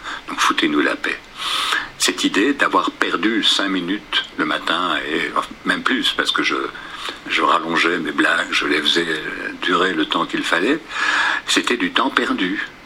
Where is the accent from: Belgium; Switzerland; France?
Belgium; Flanders; Et donc, je suis flamand d'origine